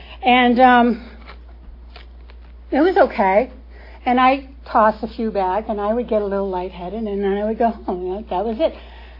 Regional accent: New York, United States; I grew up in suburbia in New York, in the state of New York.

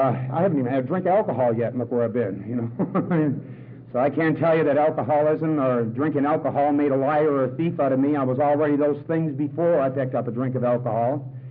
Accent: Nova Scotia, Canada; I come from a funny part of Canada. I come from Nova Scotia. And that's on the far east part of the country. It's about 500 miles from Newfoundland. I was brought up in a small town in Nova Scotia, and I was brought up by the railroad tracks, a rather rough part of town.

